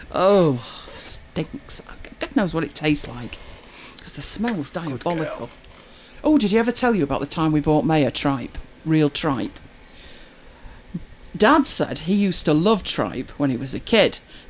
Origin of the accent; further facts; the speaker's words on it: Manchester, North West England, United Kingdom; when I went to university, I gets down there and it's like, well, where are you from? So I said Manchester, and they went, oh, it's all cobbles up there, isn't it?